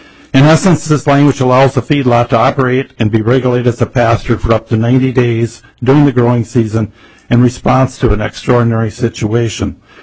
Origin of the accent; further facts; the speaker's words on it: Wabasso, Minnesota, United States; I'm from Wabasso, Minnesota. I'm a livestock farmer with both cattle and hogs